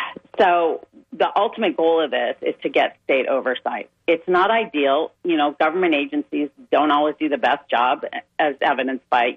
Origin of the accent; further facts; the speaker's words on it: California, United States; I grew up in California. I had no idea, you know, Massachusetts is very different.